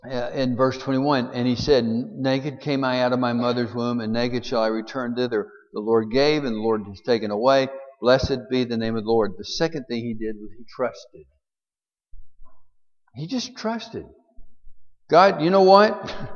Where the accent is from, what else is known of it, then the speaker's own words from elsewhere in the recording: Alabama, United States; We're both from Alabama. He was from the smart part of Alabama. I wasn't.